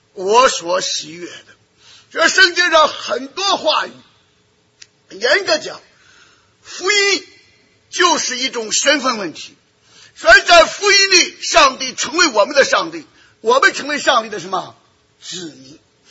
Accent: United States; Chinese is a second language; 我们虽然身为美国人美国公民我们有游行示威的权利

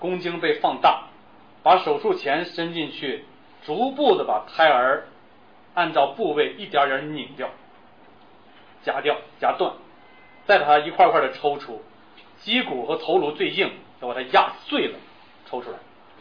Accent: China; 我们中国人在这30年间所杀过的人已经远远超过了80年间埃及人所杀过的。

